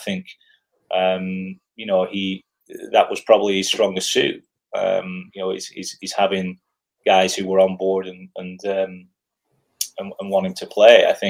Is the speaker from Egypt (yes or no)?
no; Preston, North West England, United Kingdom; I'm from Preston